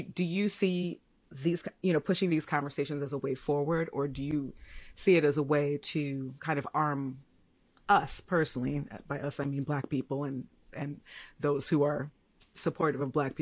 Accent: Chicago, Illinois, United States; And I'm a Chicagoan.

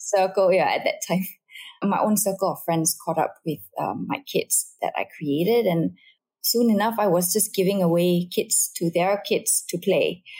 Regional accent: Malaysia; also born or lived in London, United Kingdom; it all started when my little family and I relocated back to Malaysia from London. We were there for a long time, for about 16, 17 years.

